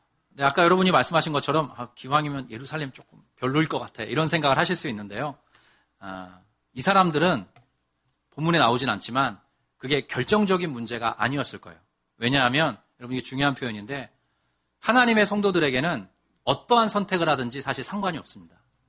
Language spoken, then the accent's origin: Korean; Seoul, South Korea; 서울이 되었으면 했어요. 왜냐하면 이제 나고 자란 곳이기도 하고 서울의 지리를 잘 알기도 하고 양가 부모님도 거기 계시고